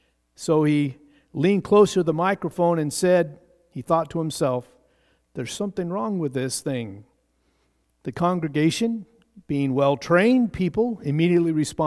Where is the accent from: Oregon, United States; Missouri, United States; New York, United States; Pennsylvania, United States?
Oregon, United States; Pendleton; Growing up in Pendleton, Oregon, as a child, I thought it was the best place to live.